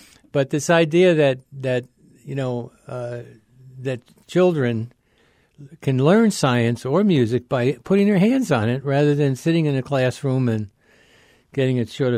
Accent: East Coast, United States; When I grew up on the East Coast, I wanted to be a marine biologist.

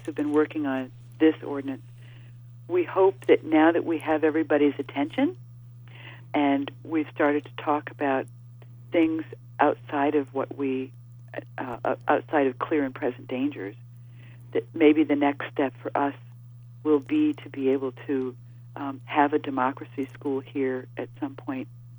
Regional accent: Ohio, United States; I grew up on farms in Ohio, and part of my childhood farming experience was in a Mennonite, densely populated by Mennonite communities in eastern Ohio.

